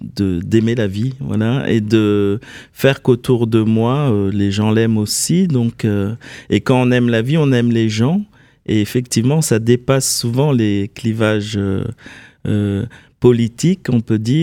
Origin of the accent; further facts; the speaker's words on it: Clichy-sous-Bois, Île-de-France, France; also born or lived in Paris; Alors, je suis né à Paris. Je suis né à Paris dans le 13e. Et ensuite, mes parents sont allés habiter dans le 93 à Clichy-sous-Bois.